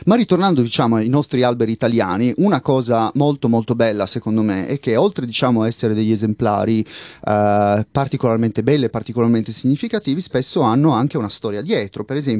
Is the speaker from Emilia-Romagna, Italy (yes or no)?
no; Sardinia, Italy; now in Milan, Italy; Io sono nato e cresciuto in Sardegna, no? Che comunque ha scarsità d'acqua, forte vento e gli alberi che crescono da noi non sono altissimi, o comunque non sono alti come gli alberi che invece ho visto quando mi sono trasferito a Milano, in Lombardia.